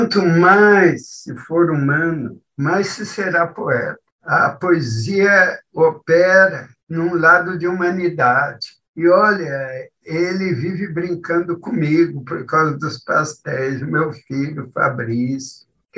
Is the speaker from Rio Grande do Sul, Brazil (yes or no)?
yes; Rio Grande do Sul, Brazil; a minha terra, que é o Pampa. Eu vivi muito tempo no interior do Rio Grande. Eu fui promotor pelo interior do Rio Grande. Então, tenho saudade. Há muito tempo que eu não volto para aquelas paragens.